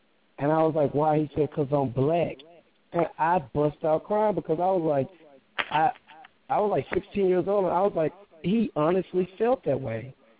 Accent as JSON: {"language": "English", "town": "Dallas", "region": "Texas", "country": "United States", "tie": "born or raised there", "said": "I grew up around Hispanic, white, black. I didn't really see racism where I come from in Dallas."}